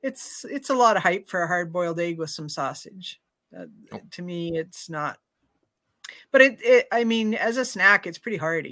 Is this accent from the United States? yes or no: no; Canada; As a Canadian, I have to go for steak